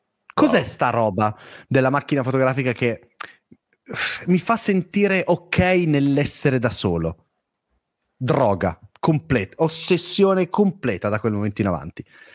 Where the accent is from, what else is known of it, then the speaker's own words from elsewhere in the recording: Rosignano Monferrato, Piedmont, Italy; perché vengo da una zona, sono di Rosignano Monferrato in provincia di Alessandria, vicino a Casale Monferrato, è una zona dove l'internet è arrivato molto dopo.